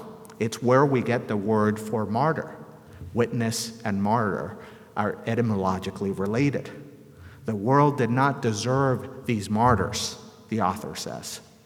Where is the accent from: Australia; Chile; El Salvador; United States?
El Salvador; moved away; I recently got to visit the country of my birth. I got to wander around the neighborhood in which I grew up in El Salvador.